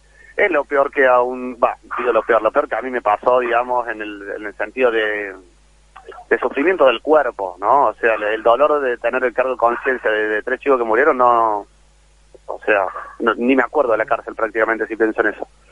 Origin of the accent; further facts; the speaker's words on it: El Bolsón, Río Negro, Argentina; soy de Bolsón. Yo trabajaba en la feria